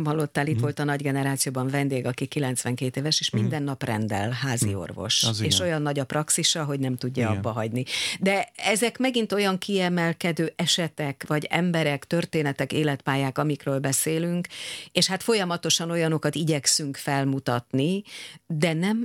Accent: Hungary; akik a magyar baby boom nemzedék vagyunk, tehát a háború után születtünk

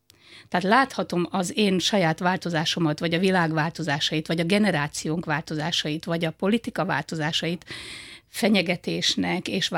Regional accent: Debrecen, Hajdú-Bihar, Hungary; also born or lived in Viharsarok; Egy viharsarki kis faluban születtem, és a szüleim 12 éves koromban úgy gondolták, hogy onnan azért kell elköltözni, hogy én tanulhassak kényelmesen. Elköltöztek Debrecenbe. Ott érettségiztem

